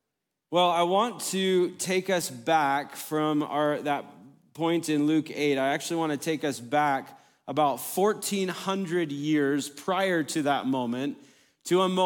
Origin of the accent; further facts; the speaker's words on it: Uganda; also born or lived in California; I was born in California, but raised on the mission field in Uganda, East Africa.